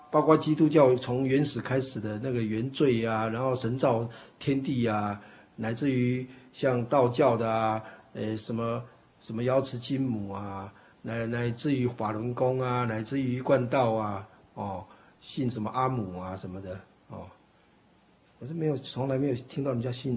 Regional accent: Taiwan; 我们台湾话怎么讲？

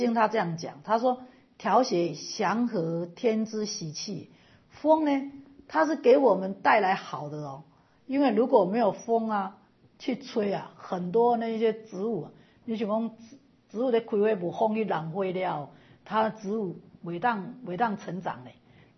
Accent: Taiwan; 在我们台湾算是最幸福的，台湾它受的灾难是非常之小，我们台湾人修福的人很多

